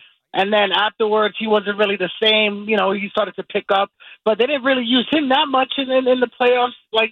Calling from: Deer Park, New York, United States; I'm calling from Deer Park.

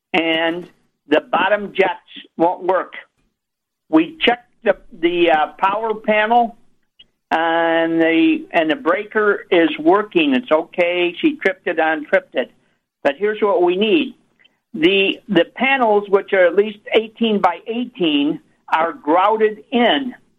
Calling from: Marengo, Illinois, United States; I'm calling from Marengo

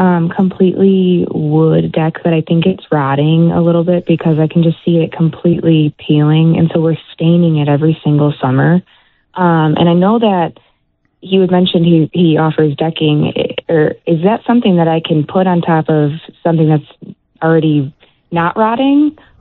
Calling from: Lombard, Illinois, United States; Hi, I'm calling from Lombard.

